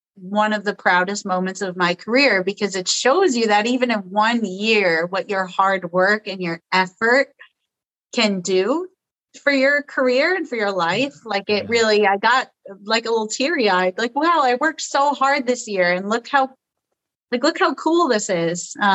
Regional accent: New York, United States; which is very much so me as a New Yorker.

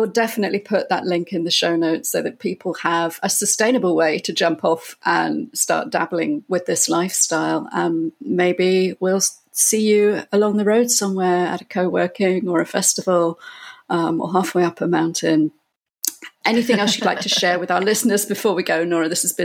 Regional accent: United Kingdom; now in Spain; as a Brit living in Spain.

